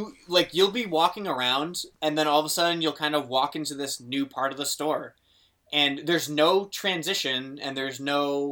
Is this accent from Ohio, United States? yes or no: no; Boston, Massachusetts, United States; And then I just kind of ignored him and walked away because I was from Boston.